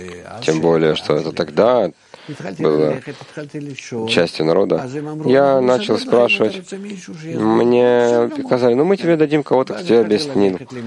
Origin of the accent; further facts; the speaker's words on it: Russia; при том, что я из России